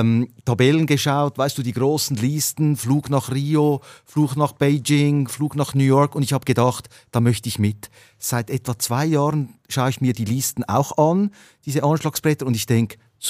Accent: Kloten, Zurich, Switzerland; Ich komme ja aus Kloten, aus der Stadt, wo der große Flughafen der Schweiz steht.

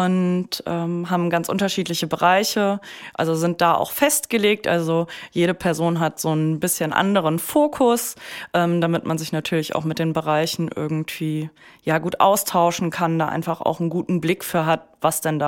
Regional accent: Marburg, Hesse, Germany; ich bin ursprünglich aus Marburg und mein Papa war früher in Marburg Busfahrer.

